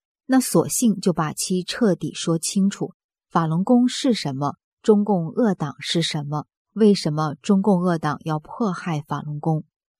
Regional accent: China; moved away; 我小时候在国内长大，

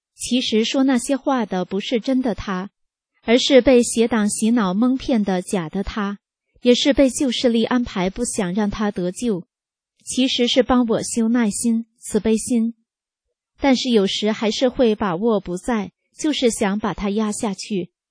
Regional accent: Northeast China, China; 但我也是东北人啊

